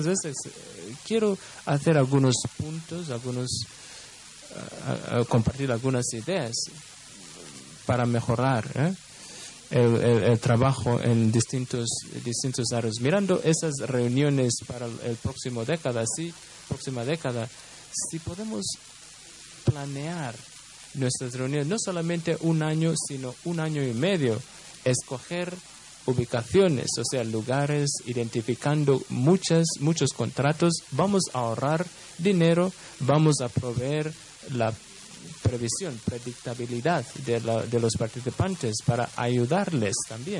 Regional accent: France; Spanish is a second language; Porque consideramos a veces, en mi país, por ejemplo, Francia, que el acceso no es un problema

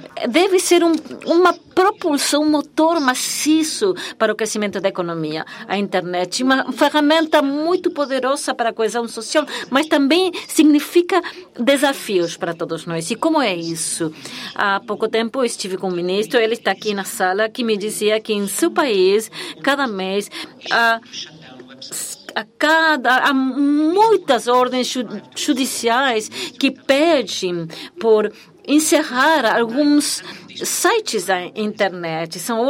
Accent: Beirut, Beirut Governorate, Lebanon; Eu cresci em Beirute, em que há 18 religiões que dizimaram esse país.

